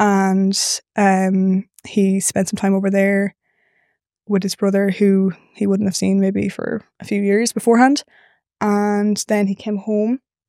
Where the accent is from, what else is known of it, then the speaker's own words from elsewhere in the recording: Leinster, Ireland; so I grew up in Meath in a little village in the sticks in the middle of nowhere. And we grew up on a farm